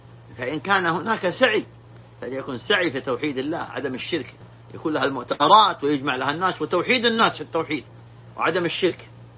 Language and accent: Arabic; Saudi Arabia; نحن ولله الحمد في بلادنا المملكة العربية السعودية